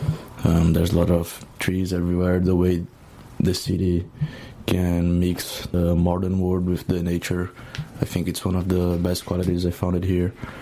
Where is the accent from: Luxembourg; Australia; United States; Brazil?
Brazil; English is a second language; now in Vancouver, Canada; I'm from Brazil. I'm 20 years old, and I'm here in Vancouver for 6 months to study English.